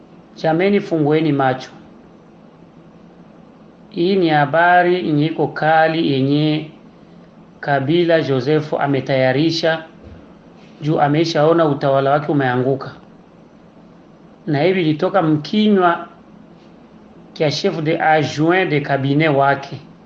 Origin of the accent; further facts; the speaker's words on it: Uvira, South Kivu, DR Congo; Mimi ni mtoto wa Este na nimekomalia Uvira tangu utoto wangu.